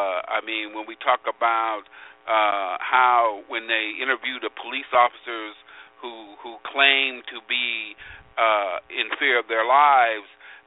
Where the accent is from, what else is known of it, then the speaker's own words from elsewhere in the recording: Quad Cities, United States; especially in the town I grew up in the Quad Cities, where all the factories are gone and those kind of things